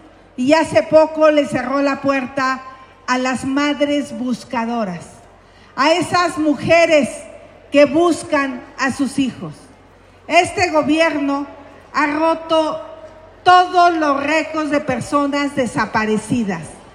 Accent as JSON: {"language": "Spanish", "region": "Hidalgo", "country": "Mexico", "said": "Yo también soy del Valle, pero del Mezquital en Hidalgo. Así es que nunca voy a olvidar al Mezquital de Durango porque va ligado al lugar donde yo nací."}